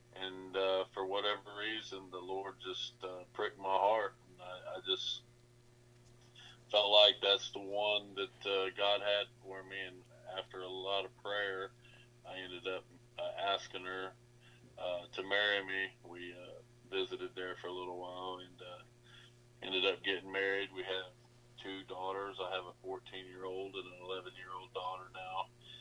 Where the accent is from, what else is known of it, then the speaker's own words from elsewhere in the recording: Connersville, Indiana, United States; I'm from Connersville, Indiana.